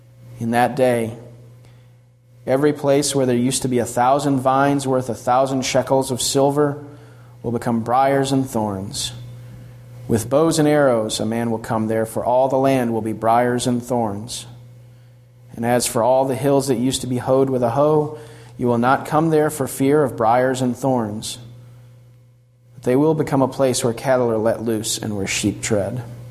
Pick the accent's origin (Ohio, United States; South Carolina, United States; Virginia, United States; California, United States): South Carolina, United States; I grew up in the South, where there was basically no snow. Every once in a while in South Carolina, they'll say snow on the weather report.